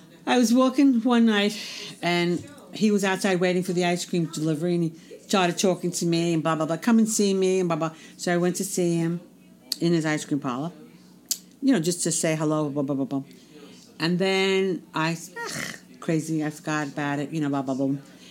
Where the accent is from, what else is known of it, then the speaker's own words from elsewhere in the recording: Bronx, New York, United States; I'm from the Bronx. We're tougher from the Bronx. We walk in the cold.